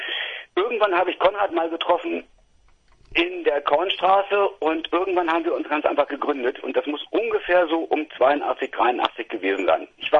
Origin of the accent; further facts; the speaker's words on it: Hanover, Lower Saxony, Germany; Wir kommen aus Hannover. Wir sind immer in Hannover geboren worden und deswegen werden wir auch immer aus Hannover kommen.